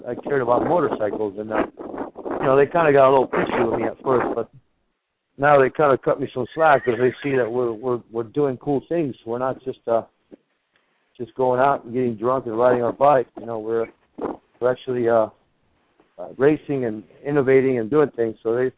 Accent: Argentina; English is a second language; I'm sure some of you guys picked up an accent. I'm from Argentina, South America.

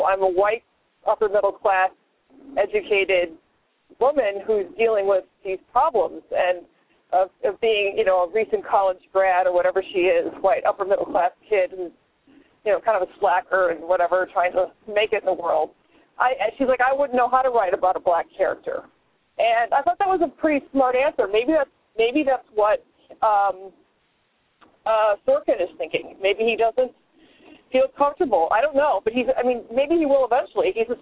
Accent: Wayne, Illinois, United States; who actually is from my hometown of Wayne, Illinois, which I find interesting

